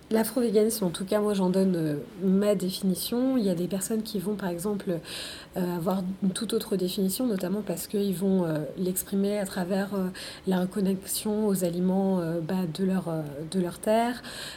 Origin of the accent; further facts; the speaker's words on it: Guadeloupe, France; pour moi en Guadeloupe, parce que je suis guadeloupéenne